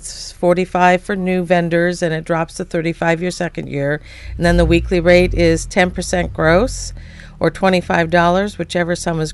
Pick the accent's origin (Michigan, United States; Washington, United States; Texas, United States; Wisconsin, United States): Washington, United States; Seattle; I actually grew up in the Seattle area. In fact, graduated from Garfield High School, inner city school there.